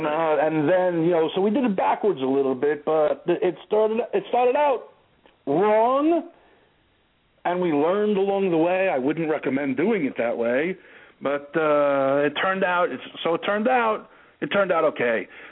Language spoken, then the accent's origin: English; New York, United States; I'm from New York.